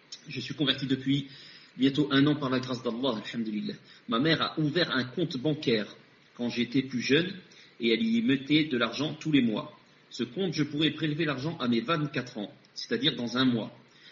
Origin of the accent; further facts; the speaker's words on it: Morocco; C'est un homme qui est d'origine algérienne et moi je suis marocaine.